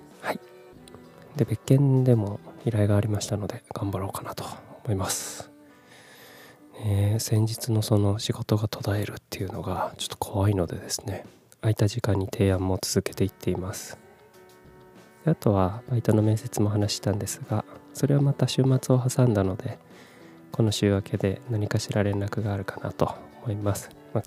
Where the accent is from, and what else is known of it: Kumamoto, Japan; born or raised there; moved away as an adult; also born or lived in Fukuoka / Tokyo